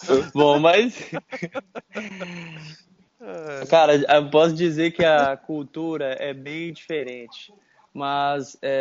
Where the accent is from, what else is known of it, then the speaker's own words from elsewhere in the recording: Minas Gerais, Brazil; moved away as an adult; E saí do Brasil, de Minas, né, com temperaturas sempre altas